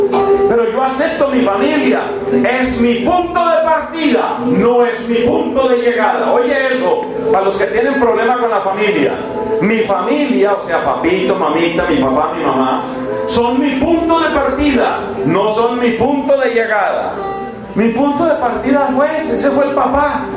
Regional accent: Caribbean coast, Colombia; Yo vengo de Colombia. ¿Y de qué parte de Colombia? Pues allá de la costa. Yo tengo mi ancestro de esclavo negro o de esclava negra, de lo que sea.

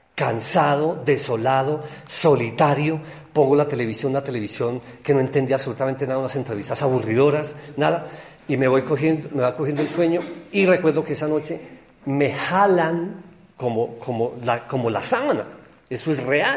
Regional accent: Barcelona, Catalonia, Spain; I'm from Barcelona, I'm from Spain, I'm Spain. Yo no soy colombiano, yo soy español, yo soy de Barcelona.

